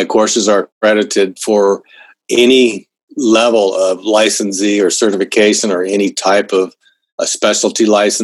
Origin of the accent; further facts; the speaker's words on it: Southwest, United States; I'm not from California originally, but I've pretty much grown up my entire life here in the Southwest United States, which includes obviously California, Arizona, Colorado, Nevada.